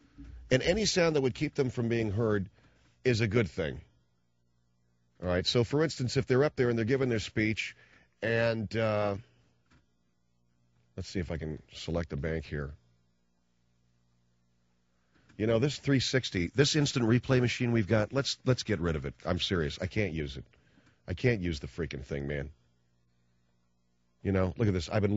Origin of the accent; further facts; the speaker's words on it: Arcadia, California, United States; I raced my bicycle right in front of an Arcadia cop when I was growing up in Arcadia.